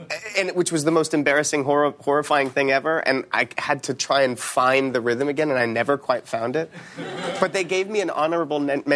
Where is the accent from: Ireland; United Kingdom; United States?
United States; Cedar Rapids, Iowa; I was born in Iowa, raised there.